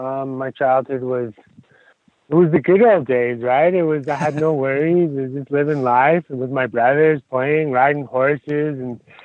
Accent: Alberta, Canada; I grew up in Southern Alberta on the Blood Tribe. It's a part of the Blackfeet Confederacy.

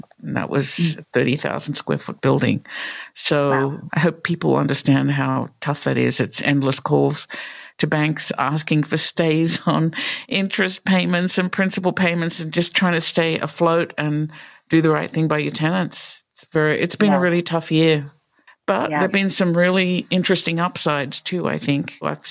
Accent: Australia; moved away as an adult; now in Pittsburgh, United States; I don't have a Pittsburgh accent, right? So I I grew up in Australia and came to the United States to do a master's in New York and unexpectedly ended up in Pittsburgh

